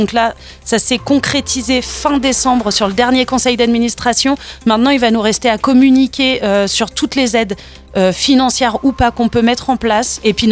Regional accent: Normandy, France; now in Tignes, France; je suis la responsable du pôle social de Tignes. Je suis arrivée en avril, je viens de Normandie

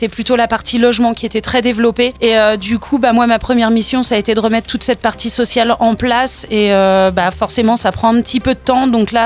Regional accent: Normandy, France; now in Tignes, France; je suis la responsable du pôle social de Tignes. Je suis arrivée en avril, je viens de Normandie

